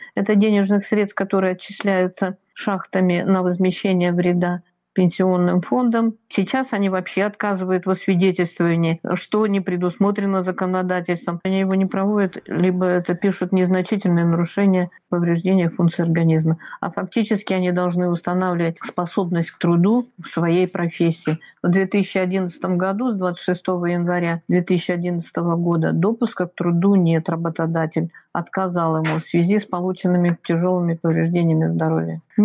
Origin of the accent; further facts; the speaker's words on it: Russia